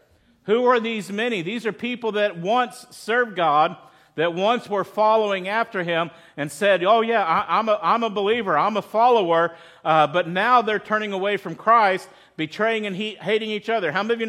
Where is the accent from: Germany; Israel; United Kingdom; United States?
United States; Texas; And like I grew up in West Texas and there were thorns everywhere.